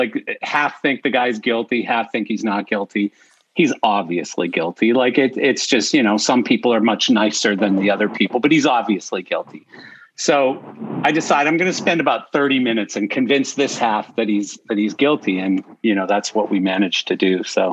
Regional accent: Canada; I've never been on a jury. I'm Canadian, right?

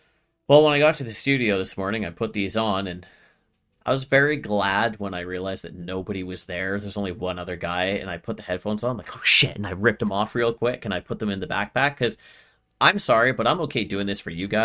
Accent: Canada; And we're Canadian, eh?

